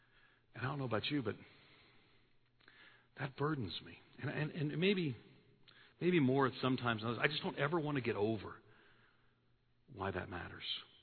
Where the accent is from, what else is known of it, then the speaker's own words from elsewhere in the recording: New York, United States; now in Tennessee, United States; I'm a New Yorker. I'm not a Southerner. I got here as quick as I could. I live in Tennessee now.